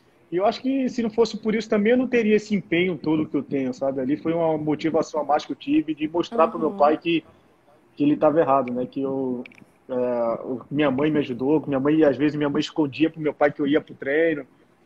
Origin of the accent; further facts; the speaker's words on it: Salvador, Bahia, Brazil; also born or lived in Rio de Janeiro; Eu só nasci no Rio, né? Eu me considero mais baiano do que carioca, porque eu fui